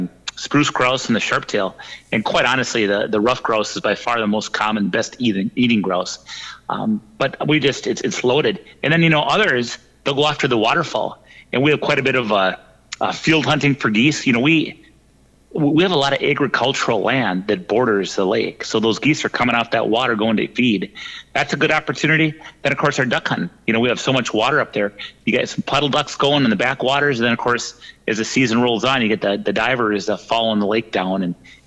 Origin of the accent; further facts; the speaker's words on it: St. Cloud, Minnesota, United States; growing up in the St. Cloud area in central Minnesota